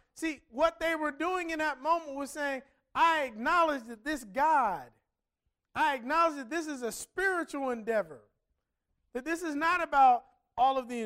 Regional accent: Cincinnati, Ohio, United States; I'm from Cincinnati, I remember when we had this contaminated water.

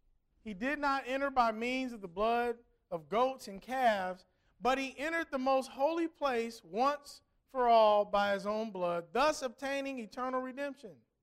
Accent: Ohio, United States; I come from Ohio, and in Ohio, you can't even register your car.

